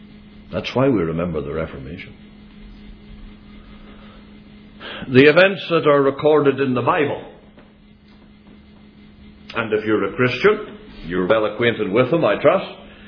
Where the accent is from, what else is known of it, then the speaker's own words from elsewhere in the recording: Northern Ireland, United Kingdom; Not because we come from Northern Ireland where we make big issues out of such matters.